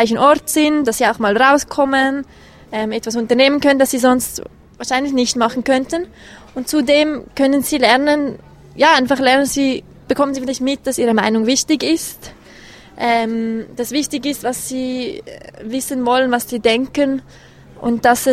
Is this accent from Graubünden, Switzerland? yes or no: no; Zurich, Switzerland; first language Zurich German; Ich komme aus Zürich und ich wohne jetzt auch noch in Zürich.